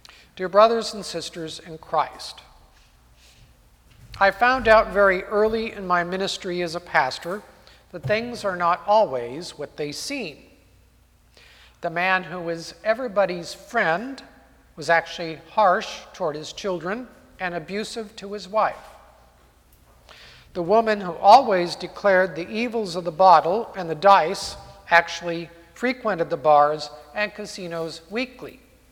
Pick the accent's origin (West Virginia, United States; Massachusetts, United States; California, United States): California, United States; Cupertino; the custom in many homes of my hometown, Cupertino, California, and that city is now 63% Asian American